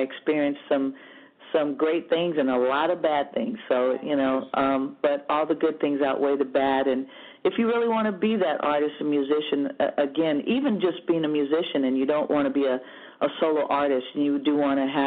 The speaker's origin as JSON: {"language": "English", "region": "California", "country": "United States", "tie": "born or raised there", "said": "I mean, I'm extremely proud of being born and raised in the Bay Area."}